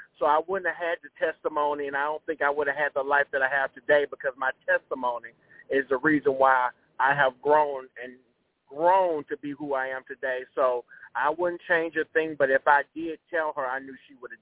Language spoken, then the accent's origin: English; Gulfport, Mississippi, United States; I'm from Gulfport, Mississippi